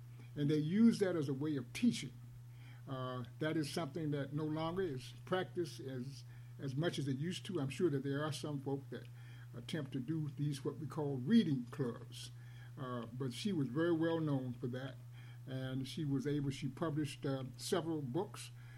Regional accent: Durham, North Carolina, United States; Our next guest is from my hometown, Durham, North Carolina.

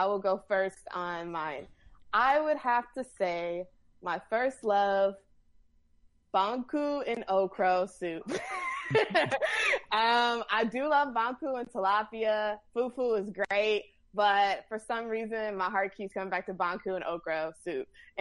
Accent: United States; I think it's also the fact that we're American women.

